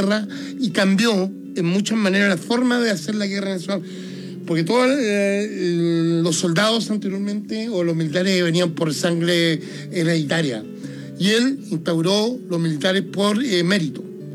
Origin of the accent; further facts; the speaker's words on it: Los Lagos, Chile; Sí, pero yo soy chileno.